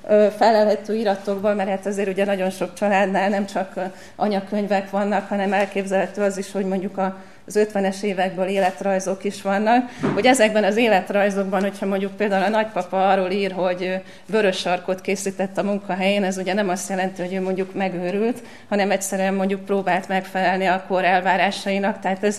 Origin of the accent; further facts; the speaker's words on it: Budafok, Budapest, Hungary; first language German; Mi mindannyian Budafokon éltünk, édesapám kőművészmester volt. Mi otthon németül beszéltünk.